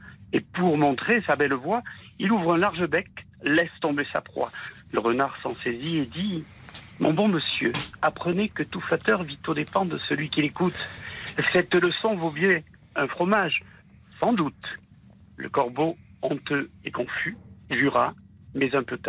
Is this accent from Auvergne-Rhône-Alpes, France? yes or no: yes; Auvergne-Rhône-Alpes, France; je suis du pays du fromage. Je suis du Cantal, donc forcément.